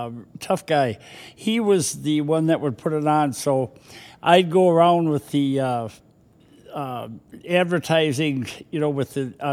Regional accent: Austin, Texas, United States; But I was born and raised in Austin. My dad was from Chicago, and he was a police officer in Austin.

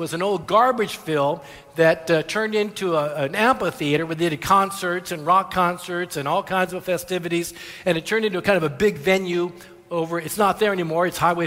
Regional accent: Houston, Texas, United States; maybe because I was from Houston.

